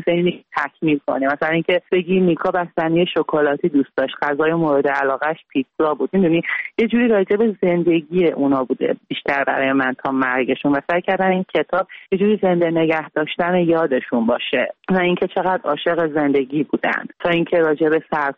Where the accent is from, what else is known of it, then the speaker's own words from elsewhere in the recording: Iran; منم یه زن ایرانی هم که در طول جنگ به دنیا اومدم و با وجود همه محدودیت‌های جمهوری اسلامی که روی همه جنبه‌های زن تاثیر گذاشته بود بزرگ شدم.